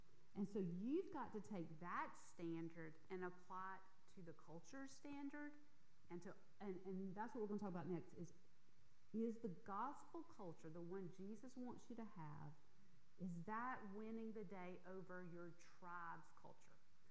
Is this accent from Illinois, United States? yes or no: no; Yazoo City, Mississippi, United States; Look, I grew up in Yazoo City. There is a culture that I bring with me I love.